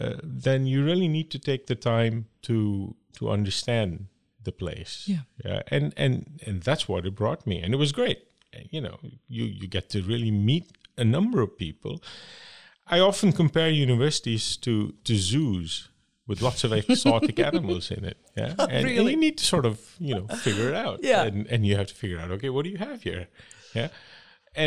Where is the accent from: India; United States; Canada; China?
India; the fact that I grew up in India and then have lived all over the world